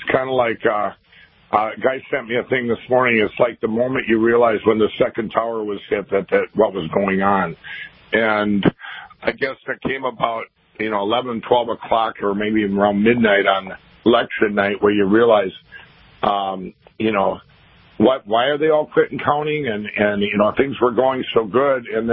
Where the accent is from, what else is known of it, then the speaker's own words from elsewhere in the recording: Minnesota, United States; look at my home state of Minnesota.